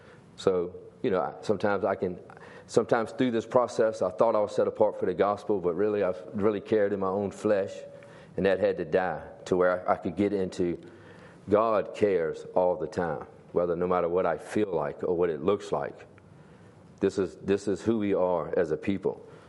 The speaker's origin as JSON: {"language": "English", "town": "Emporia", "region": "Kansas", "country": "United States", "tie": "born or raised there", "said": "And so I grew up in Emporia"}